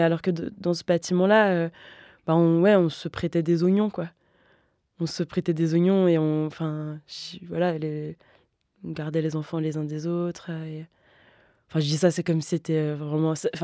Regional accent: Versailles, Île-de-France, France; Moi, j'ai grandi à Versailles de 0 à 10 ans.

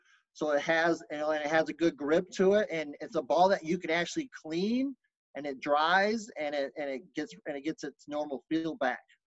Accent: Lubbock, Texas, United States; And I grew up, I was born in Lubbock, Texas. So I've always loved Texas Tech

